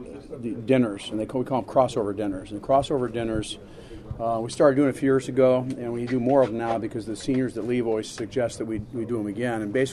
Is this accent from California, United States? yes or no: no; Akron, Ohio, United States; I grew up in Akron, Ohio.